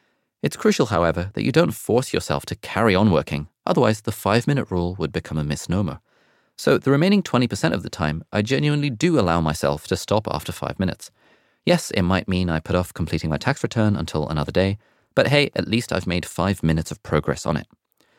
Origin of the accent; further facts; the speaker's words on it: United Kingdom; In my home country, Britain, this is usually referred to as CBA